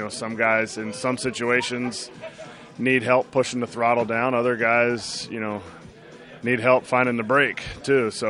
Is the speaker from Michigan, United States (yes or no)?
no; Philadelphia, Pennsylvania, United States; I grew up in Philadelphia, so to be able to have a home opener there was really special for me.